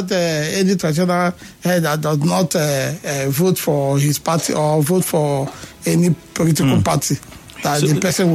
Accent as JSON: {"language": "English", "town": "Obio-Akpor", "region": "Rivers", "country": "Nigeria", "said": "I am from Obiakpo government."}